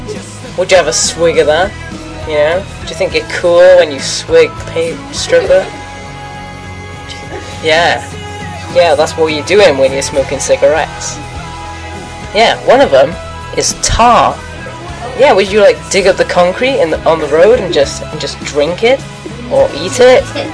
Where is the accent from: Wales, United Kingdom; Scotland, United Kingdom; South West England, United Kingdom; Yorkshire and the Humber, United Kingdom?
Wales, United Kingdom; We are from South East Wales.